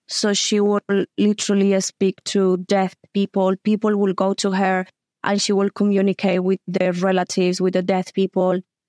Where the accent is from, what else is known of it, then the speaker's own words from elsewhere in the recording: Colombia; We are originally from South America, from Colombia.